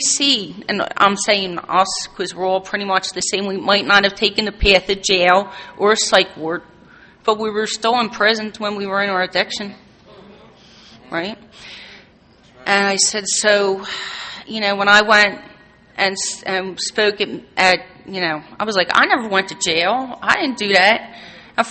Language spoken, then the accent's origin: English; Philadelphia, Pennsylvania, United States; But I'm from the Philadelphia region, and we have a regional office where people sell the literature there.